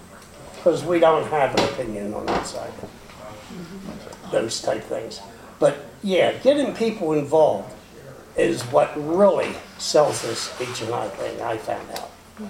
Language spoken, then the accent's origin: English; Harrisburg, Pennsylvania, United States; I'm from Harrisburg.